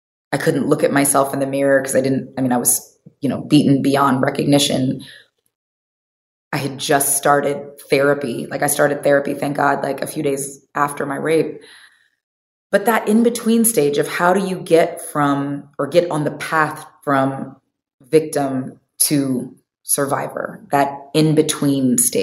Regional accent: California, United States; in my community that I grew up in the Bay Area of, you know, California.

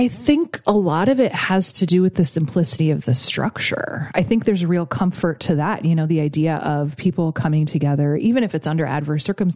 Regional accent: Alaska, United States; I grew up in Alaska, and I feel like it's kind of the closest thing that I have found to it.

